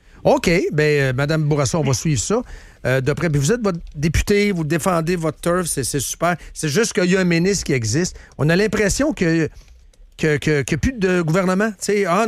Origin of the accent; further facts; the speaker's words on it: Shawinigan, Quebec, Canada; Ben je sais, Trois-Rivières, puis moi, je viens de Shawinigan, mais quand même